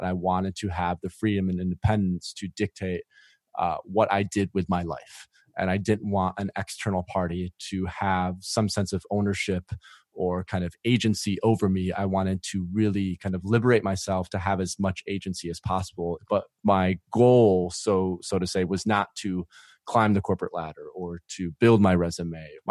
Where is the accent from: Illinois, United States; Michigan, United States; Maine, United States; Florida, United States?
Michigan, United States; And basically, I'm originally from West Michigan.